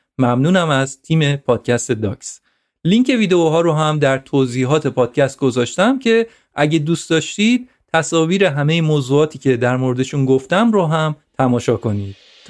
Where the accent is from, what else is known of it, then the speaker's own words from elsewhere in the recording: Iran; یونانی ها از من پرسیدن که اهل کجا هستی و من گفتم ایرانی هستم.